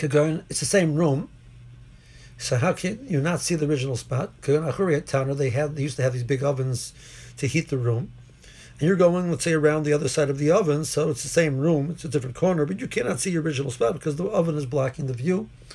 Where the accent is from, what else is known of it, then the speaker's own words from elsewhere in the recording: Silver Spring, Maryland, United States; so we're from Silver Spring, right?